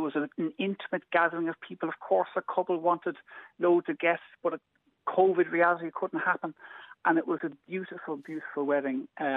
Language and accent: English; Donnycarney, Leinster, Ireland; I was in the living room at home in Dunnycarney. I grew up in Belton Park Avenue in Dunnycarney.